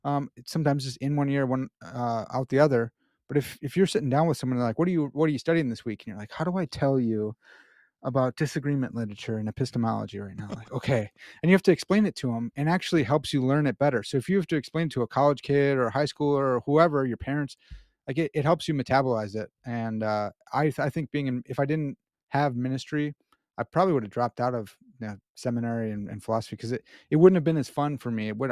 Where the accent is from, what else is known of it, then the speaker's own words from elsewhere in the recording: United States; I know it's pronounced Ponce's, but I'm an American swine.